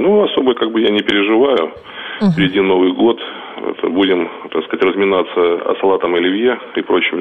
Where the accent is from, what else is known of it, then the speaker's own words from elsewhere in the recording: Moscow, Russia; я из Брюлево-Товарной.